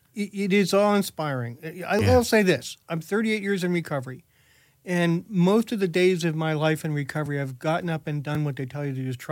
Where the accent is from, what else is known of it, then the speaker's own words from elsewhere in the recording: Bethlehem, Pennsylvania, United States; I grew up in Bethlehem, Pennsylvania.